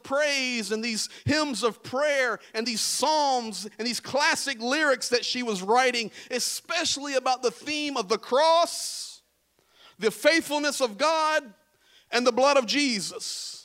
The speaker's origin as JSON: {"language": "English", "town": "Buckingham", "region": "Virginia", "country": "United States", "tie": "born there", "also_born_or_lived": "California / Arizona", "lives_now": "Pittsburgh, United States", "said": "Now, I was born in Buckingham, Virginia. I've lived all over. I've planted some churches in California and Arizona. I now live just north of Pittsburgh, Pennsylvania"}